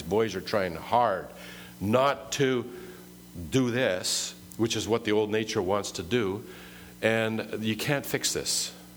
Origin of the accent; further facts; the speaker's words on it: Manitoba, Canada; Not that that's a bad place, mind you. I'm from Manitoba, and I like Winnipeg.